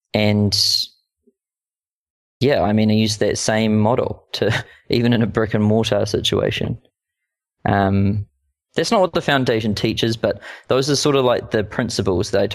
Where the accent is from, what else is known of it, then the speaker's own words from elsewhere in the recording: Auckland, New Zealand; a co-working space in Auckland in New Zealand, which is my hometown.